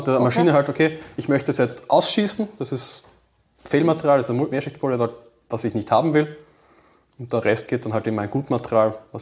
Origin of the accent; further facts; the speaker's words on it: Graz, Styria, Austria; Ich bin eigentlich ein Grazer, habe unten das Bischöfliche Gymnasium besucht